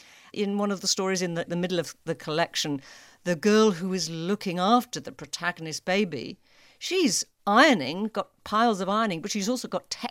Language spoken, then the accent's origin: English; England, United Kingdom; accent: English; of course, I'm reading it in my English accent that I'm stuck